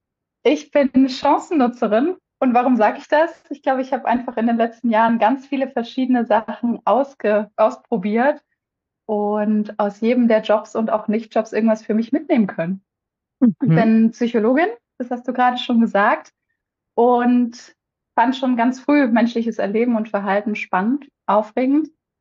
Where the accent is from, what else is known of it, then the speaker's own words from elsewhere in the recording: Saxony, Germany; now in Berlin, Germany; ich komme nicht aus Berlin ursprünglich, ich komme aus Sachsen ursprünglich, aus der Nähe von Dresden, aber ich lebe aktuell in Berlin.